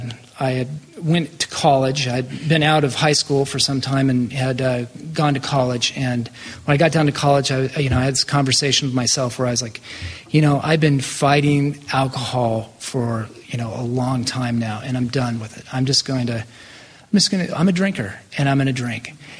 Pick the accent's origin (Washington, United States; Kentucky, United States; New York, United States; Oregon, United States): Oregon, United States; Portland; I was living in Ashland, Oregon at the time, and I'm originally from Portland